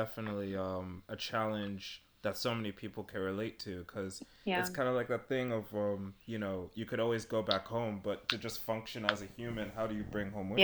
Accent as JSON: {"language": "English", "region": "London", "country": "United Kingdom", "tie": "born or raised there", "said": "I grew up a bit in London, and I'm Stratford"}